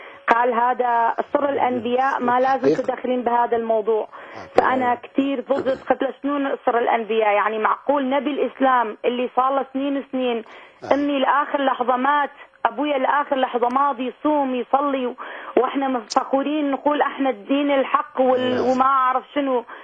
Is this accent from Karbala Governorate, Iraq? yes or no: no; Kurdistan Region, Iraq; Arabic is a second language; أنا كردية من الشمال العراق. أنا آسف إذا لغتي العربية مو كلش مضبوط مثلكم،